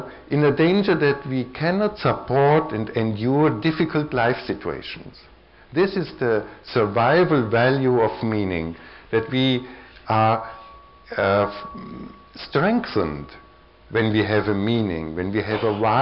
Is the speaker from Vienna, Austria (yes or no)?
yes; Vienna, Austria; accent: Viennese; English is a second language; I hope you can follow my English and my Viennese accent